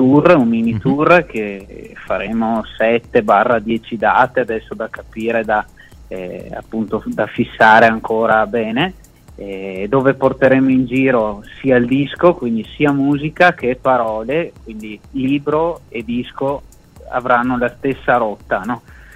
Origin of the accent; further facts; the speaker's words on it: Brendola, Veneto, Italy; Ma il video in realtà è stato girato tutto quanto nel mio paese, Brendola